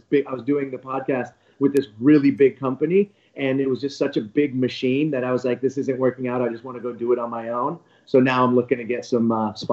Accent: California, United States; because I'm from the Bay Area

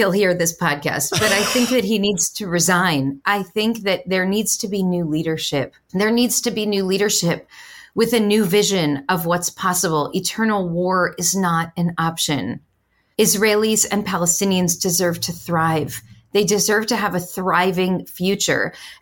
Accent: United States; I, as an American rabbi, believe that part of my responsibility is to help the diaspora communities envision a different kind of future

